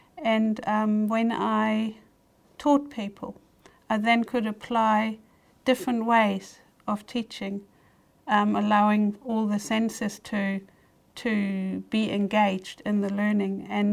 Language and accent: English; Germany; moved away as an adult; now in New Zealand; I'm originally from Germany, and I'm very happy to be here.